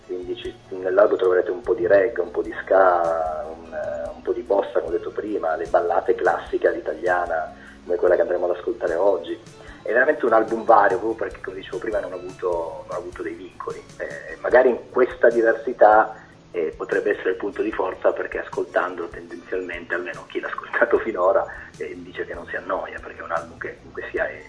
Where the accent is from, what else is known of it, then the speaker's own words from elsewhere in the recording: Turin, Piedmont, Italy; quando io sono qui a Torino, perché io sono di Torino ma sono di origini calabresi, quando sono qui a Torino vengo considerato scherzosamente dagli amici un meridionale, ma quando sono in meridione vengo considerato un settentrionale